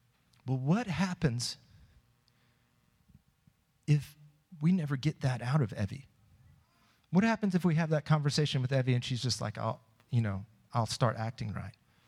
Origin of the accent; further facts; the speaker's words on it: Fort Lauderdale, Florida, United States; born there; I was born in Florida, Fort Lauderdale, Florida.